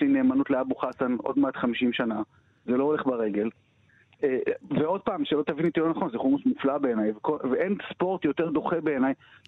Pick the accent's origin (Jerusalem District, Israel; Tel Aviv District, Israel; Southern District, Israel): Tel Aviv District, Israel; Tel Aviv; אני מתל אביב, נקודה.